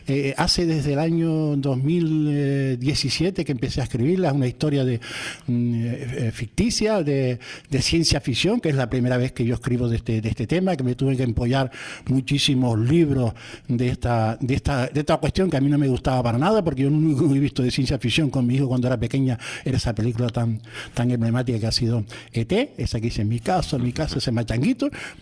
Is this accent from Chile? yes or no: no; La Orotava, Canary Islands, Spain; born there; la gente piensa que soy de Puerto La Cruz, pero yo nací en La Orotava, nací en la parte de la Vera, que pertenece a la parte de La Orotava, o sea, a la parte alta.